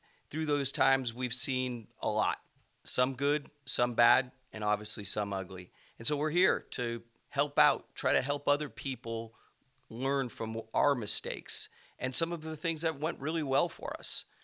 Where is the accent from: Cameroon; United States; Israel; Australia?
United States; California; We are from California, Northern California in particular, and the laws in California for tenants always seem to lean towards the tenant, not the landlord